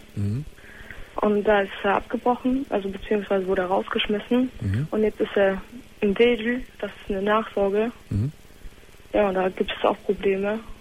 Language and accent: German; Poland; weil wir kommen normalerweise aus Polen.